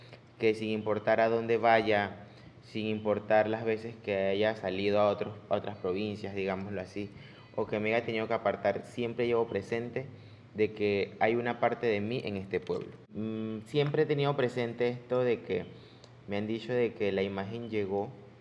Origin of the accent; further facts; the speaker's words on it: Río Guanche, Colón, Panama; tengo 24 años, soy de Río Guanche, cercano al pueblo de Portobelo.